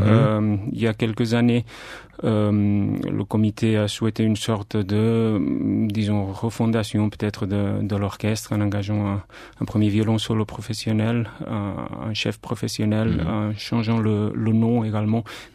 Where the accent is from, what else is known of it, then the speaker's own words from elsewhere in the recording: Barcelona, Catalonia, Spain; French is a second language; now in Geneva, Switzerland; Donc je viens de Barcelone.